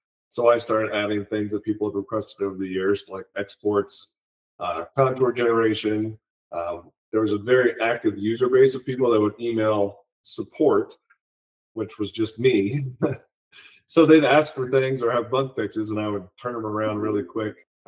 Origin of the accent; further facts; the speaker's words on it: Kansas City, United States; I went and worked for Garmin, which is close to my hometown, Kansas City, at least their headquarters are.